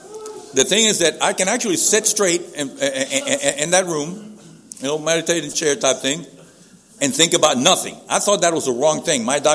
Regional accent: Puerto Rico; and I'm from Puerto Rico.

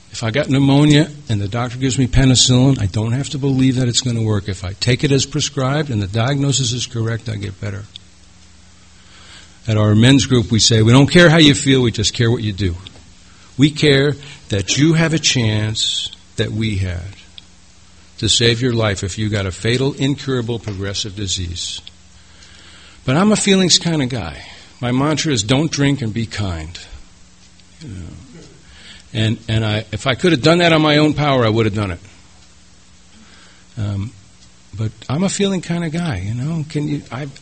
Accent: New York, United States; Now, I'm from a family, a Catholic Irish alcoholic family. My father, God bless him, great man. I grew up in New York.

